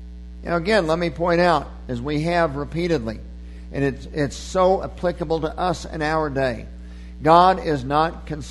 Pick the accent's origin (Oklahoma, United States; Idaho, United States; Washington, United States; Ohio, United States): Oklahoma, United States; born there; I was born in Oklahoma, but I didn't even own a pair of cowboy boots until I got to college.